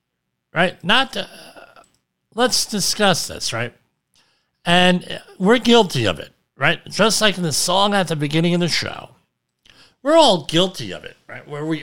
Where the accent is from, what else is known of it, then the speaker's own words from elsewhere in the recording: New Jersey, United States; Growing up in Central Jersey, that happens.